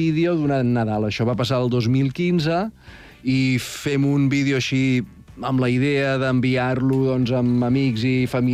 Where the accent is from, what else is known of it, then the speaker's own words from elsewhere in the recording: Sant Sadurní d'Anoia, Catalonia, Spain; now in Vilafranca del Penedès, Spain; Jo, tot i que vic aquí a Vilafranca, jo he crescut a Sant Sadurní, però vic des de fa moltíssims anys aquí a Vilafranca